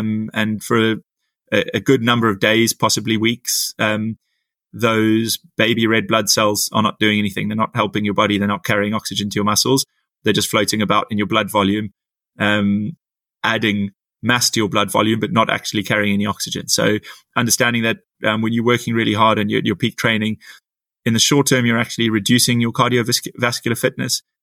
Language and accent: English; South Africa; even though I'm a South African, as some people might have picked up.